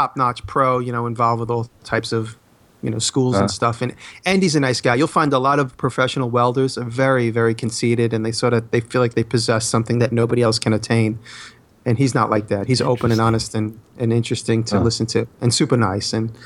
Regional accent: New York, United States; because I'm from New York, everybody always assumes I'm like a mafioso

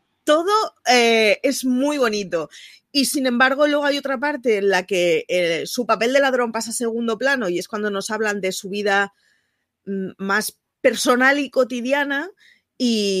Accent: Barcelona, Catalonia, Spain; Como barcelonesa que siempre sí es representada por una Sagrada Familia a la que no voy ni una vez al año.

